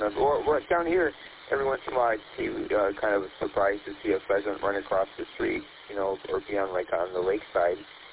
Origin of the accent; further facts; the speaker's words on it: Detroit, Michigan, United States; Well, I grew up on East Side Detroit